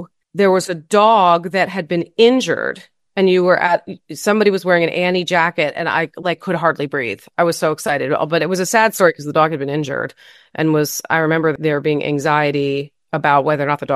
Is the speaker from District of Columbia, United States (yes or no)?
yes; Washington, District of Columbia, United States; I grew up in Washington, D.C.